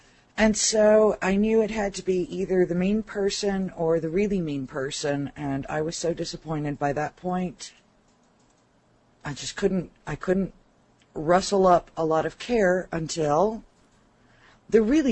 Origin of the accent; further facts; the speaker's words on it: the South, United States; We were raised in the South